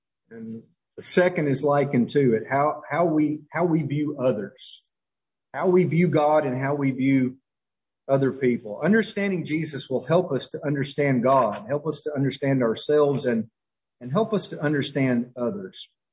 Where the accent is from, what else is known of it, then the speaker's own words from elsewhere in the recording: Winfield, Alabama, United States; born there; I was born in Winfield, Alabama, to a woman named Mary